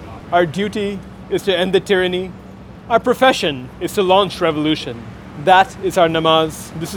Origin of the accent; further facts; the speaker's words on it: California, United States; For me, growing up in the East Bay suburbs, it felt like my heritage was all about being that perfect model minority.